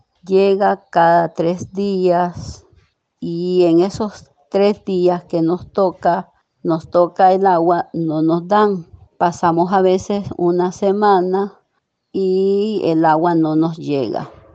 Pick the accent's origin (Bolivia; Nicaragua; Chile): Nicaragua; Camoapa, Boaco; Soy una ciudadana de Camuapa.